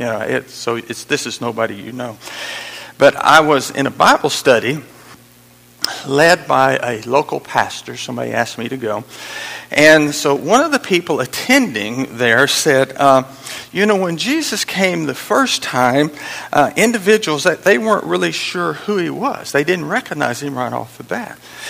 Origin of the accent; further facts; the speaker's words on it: New Mexico, United States; born there; I was born in New Mexico, and my grandfather is a half-breed Indian.